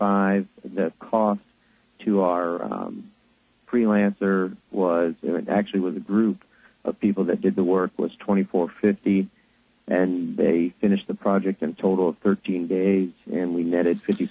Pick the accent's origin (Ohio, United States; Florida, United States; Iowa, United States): Florida, United States; Sarasota; I'm from Sarasota, Florida.